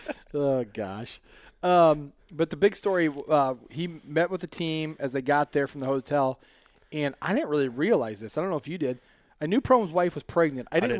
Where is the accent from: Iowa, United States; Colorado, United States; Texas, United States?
Iowa, United States; Johnston; I used to hate Iowa because I grew up in Johnston